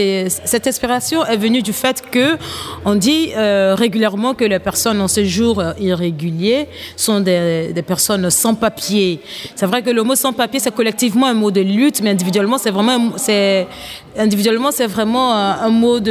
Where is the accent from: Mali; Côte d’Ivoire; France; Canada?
Côte d’Ivoire; now in Belgium; je viens de la Côte d'Ivoire. Je suis en Belgique depuis 7 ans bientôt.